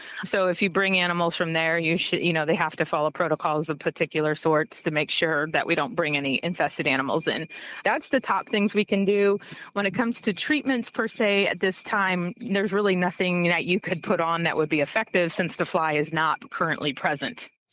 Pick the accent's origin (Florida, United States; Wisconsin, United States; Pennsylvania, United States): Florida, United States; So I'm actually originally from Florida, too. So I grew up in that state.